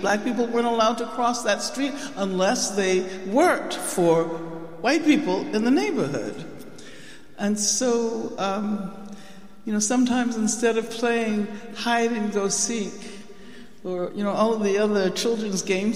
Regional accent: Birmingham, Alabama, United States; born there; I was born in 1944 in Birmingham, Alabama, at a time when the government of the city and of the state were literally in the hands of the Ku Klux Klan.

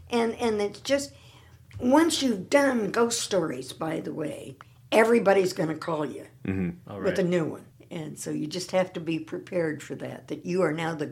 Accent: Vancouver, British Columbia, Canada; That really is a part of growing up in Vancouver.

